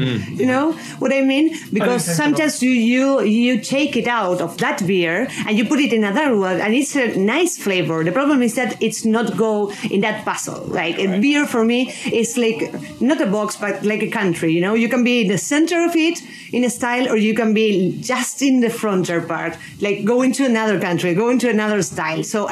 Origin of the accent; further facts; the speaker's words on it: Argentina; English is a second language; now in Madrid, Spain; I'm from Argentina, but I live in Madrid.